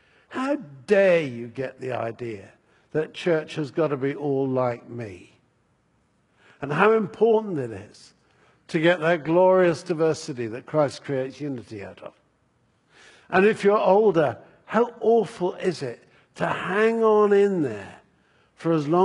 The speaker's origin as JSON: {"language": "English", "region": "England", "country": "United Kingdom", "accent": "English", "lives_now": "New England, United States", "said": "You will have gathered from the accent that I'm English. And as an old Englander in New England"}